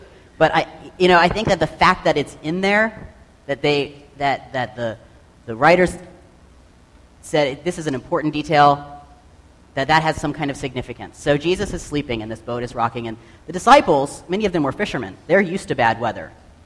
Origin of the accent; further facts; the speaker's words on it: Tampa, Florida, United States; I was born and raised here in Tampa